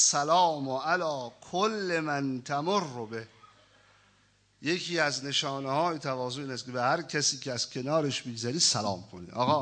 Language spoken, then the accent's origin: Persian; Iran; منم ایرانی هستم ها، منم ایرانی هستم،